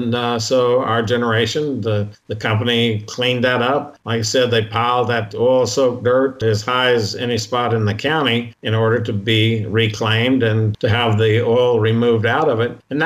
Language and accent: English; Hobbs, New Mexico, United States; My dad was in the oil field. I grew up in Hobbs in the oil field.